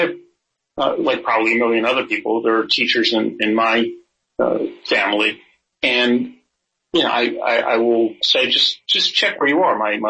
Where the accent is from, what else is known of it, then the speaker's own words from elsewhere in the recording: New Jersey, United States; New Jersey straightened out, my home state, original home state, is its size, right?